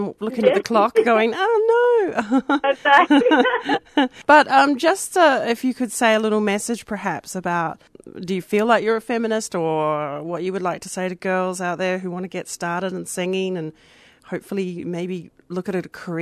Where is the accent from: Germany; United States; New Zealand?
New Zealand; and I'm from New Zealand, Aotearoa originally